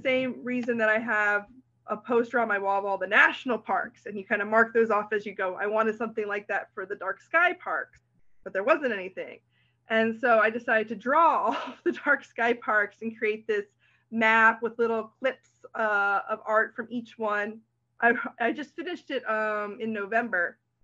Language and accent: English; Virginia, United States; now in Maryland, United States; I live in Maryland, but I grew up in Virginia. I only recently moved to Maryland.